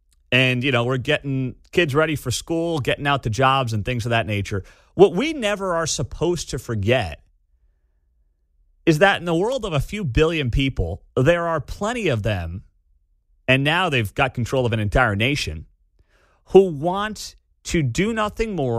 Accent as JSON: {"language": "English", "region": "New Jersey", "country": "United States", "tie": "born or raised there", "said": "Because growing up in New Jersey, just over the George Washington Bridge, there were certainly a handful of parents in my town who didn't come home that night."}